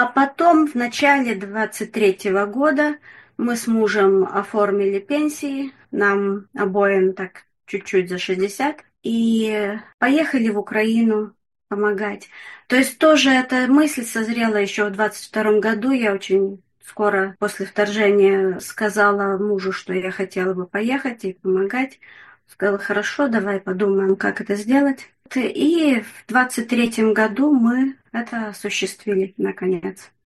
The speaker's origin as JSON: {"language": "Russian", "town": "Yekaterinburg", "region": "Sverdlovsk Oblast", "country": "Russia", "tie": "born or raised there", "moved": "yes", "lives_now": "Australia", "said": "Я в Австралии уже 30 лет, так что я давно и полностью австрализировалась. Вообще-то родом я из Екатеринбурга."}